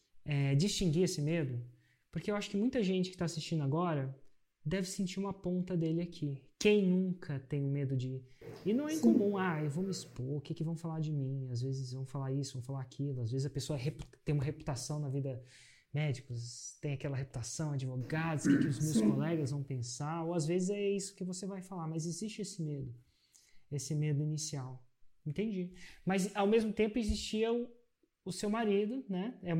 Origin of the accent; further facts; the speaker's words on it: Minas Gerais, Brazil; Como diria aqui na minha terra, em Minas